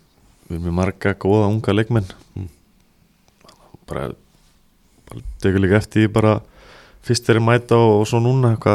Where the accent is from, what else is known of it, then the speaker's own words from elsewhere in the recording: Garðabær, Capital Region, Iceland; also born or lived in Reykjavík; Svo fluttu við í Laugardalinn held ég, vorum þar í smá tíma og svo bara var í leikskólu að í Garðabæ og búin að vera þar síðan.